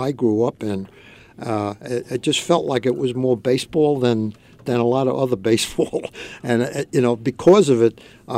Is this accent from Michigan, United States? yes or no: no; New York, United States; It's funny that you do that because I'm a New York boy. I grew up in New York. I loved baseball, played baseball, went to Ebbets Field all the time as a kid and the Polo Grounds